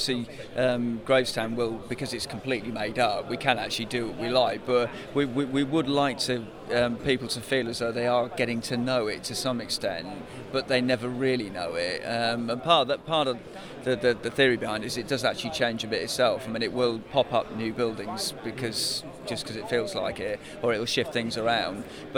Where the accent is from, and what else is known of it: South East England, United Kingdom; also born or lived in Kenya; now in York, United Kingdom